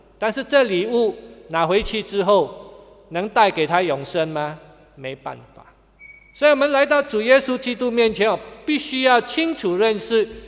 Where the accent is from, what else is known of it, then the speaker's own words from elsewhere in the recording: Hainan, China; 我是海南人啊，我老家在海南，所以我们海南人也是讲恭喜发财啊